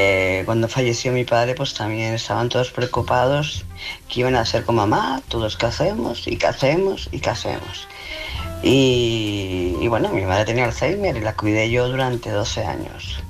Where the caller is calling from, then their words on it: Barcelona, Catalonia, Spain; de Barcelona.